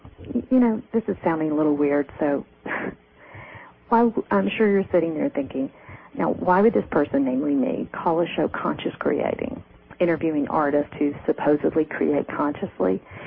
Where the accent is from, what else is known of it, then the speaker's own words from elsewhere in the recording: Memphis, Tennessee, United States; born there; So here's mine. I was born in Memphis, Tennessee on August the 12th, 1960.